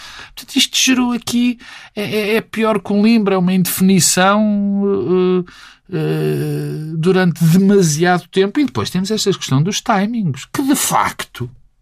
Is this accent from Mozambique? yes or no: no; Portugal; eu agradeço como português